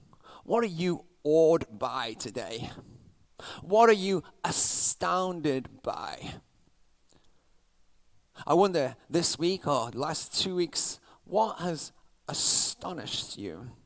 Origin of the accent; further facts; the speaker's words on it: England, United Kingdom; moved away; like, get out of here, you English kid, you know, kind of thing, making fun of my accent.